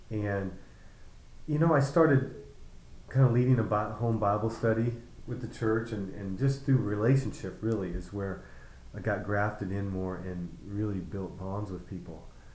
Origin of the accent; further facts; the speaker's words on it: California, United States; I grew up in California, and in the middle of my high school years, really had a powerful encounter with Jesus Christ, where my life changed completely.